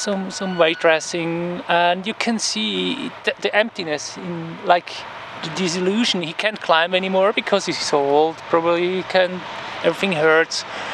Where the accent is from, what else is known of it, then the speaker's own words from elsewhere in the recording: Switzerland; English is a second language; Yeah, I'm coming from Switzerland.